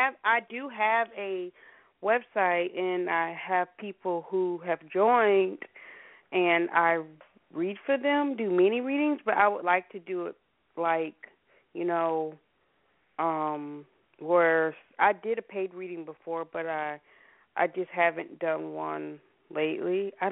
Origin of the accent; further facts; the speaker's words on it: Citrus Springs, Florida, United States; I'm from Florida, and I just want to know if you had any messages for me.